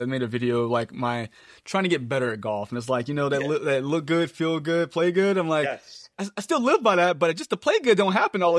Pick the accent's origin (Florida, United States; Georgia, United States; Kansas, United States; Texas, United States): Texas, United States; Beaumont; now in Houston, United States; Because again, I grew up in Beaumont, Texas, which is, there's no sneaker culture there.